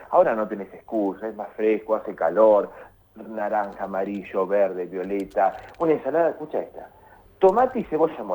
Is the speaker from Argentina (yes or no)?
yes; Argentina; El mate ya sé que es una identidad como argentino